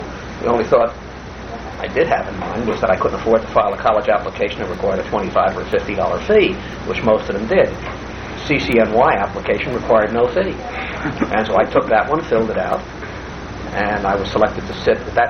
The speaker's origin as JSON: {"language": "English", "town": "New York City", "region": "New York", "country": "United States", "tie": "born or raised there", "said": "I was born and raised in New York City. I was an adopted son of a family. My father worked for the Department of Sanitation in New York as a truck driver. And spent virtually all of my time in the Bronx, part of the early years in Harlem."}